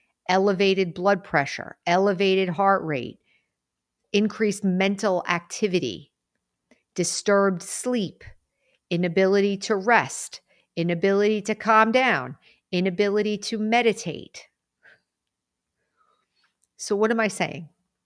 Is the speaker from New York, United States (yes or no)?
yes; New York, United States; I grew up in New York, in the Northeast, on Long Island, and I grew up